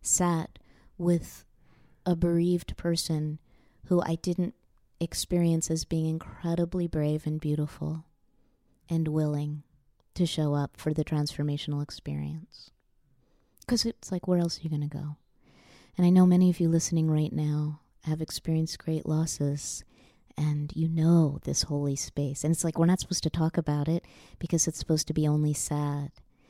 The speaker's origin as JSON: {"language": "English", "region": "New York", "country": "United States", "tie": "born or raised there", "said": "So I'm a Jew from New York, or at least that's, you know, my parents are, and I was born in New York, and they were refugees from that world. But I grew up in a secular Jewish family that was drawn to Hinduism, Buddhism, to the Dharma traditions."}